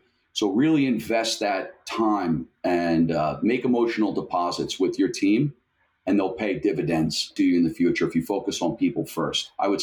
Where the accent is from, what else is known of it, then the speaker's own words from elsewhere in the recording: New York, United States; I came down and I remember thinking, I'm a New Yorker. I'm moving way too quick here.